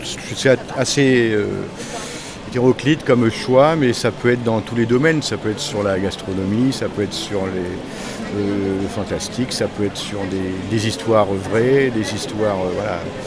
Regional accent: Blois, Centre-Val de Loire, France; born there; je suis né à Blois, mais il n'y a que 4 mois qu'on est arrivé ici définitivement.

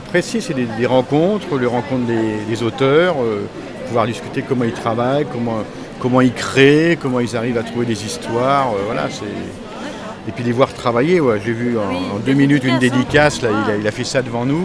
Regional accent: Blois, Centre-Val de Loire, France; born there; je suis né à Blois, mais il n'y a que 4 mois qu'on est arrivé ici définitivement.

